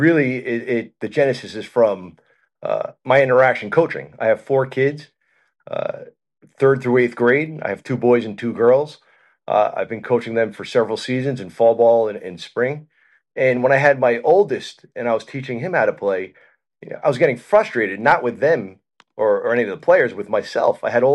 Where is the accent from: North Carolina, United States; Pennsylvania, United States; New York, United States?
New York, United States; Long Island; So I started later than most did in my area. I grew up on Long Island.